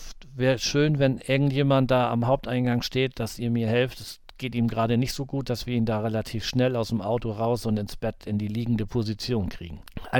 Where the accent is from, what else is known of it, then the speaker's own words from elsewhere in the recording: Schleswig-Holstein, Germany; hier bei uns in Schleswig-Holstein